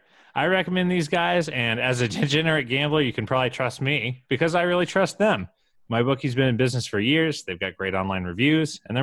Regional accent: Midwest, United States; I think growing up in the Midwest where like everyone like pretends to be nice, but actually isn't

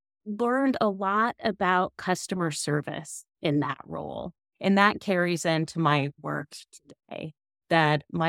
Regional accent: Omaha, Nebraska, United States; I grew up in Omaha, Nebraska, and my dad ran a family business that was started by my great-grandfather.

